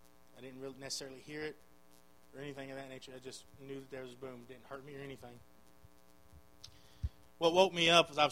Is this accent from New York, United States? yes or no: no; Texas, United States; They drove from my hometown, just outside of Athens, to Lufkin in about an hour.